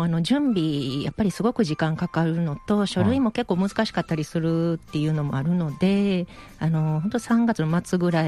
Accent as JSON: {"language": "Japanese", "town": "Miki", "region": "Hyogo", "country": "Japan", "tie": "born or raised there", "said": "私はあの育ちは三木市です。"}